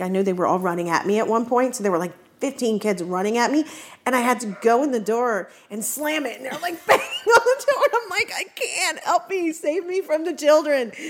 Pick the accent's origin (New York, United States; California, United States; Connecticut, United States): New York, United States; born there; I'm a New Yorker by birth.